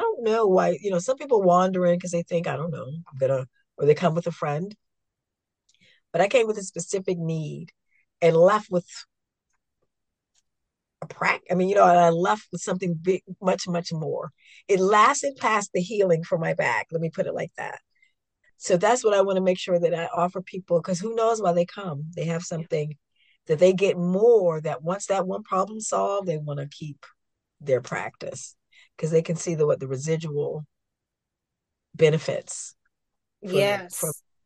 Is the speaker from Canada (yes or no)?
no; Washington, District of Columbia, United States; moved away as an adult; also born or lived in Belgium; now in Sweden; I moved to Sweden. Now that's even further north and further far away from my hometown of Washington, D.C. Fewer people who look like me, African American people, maybe fewer Americans that I was meeting originally.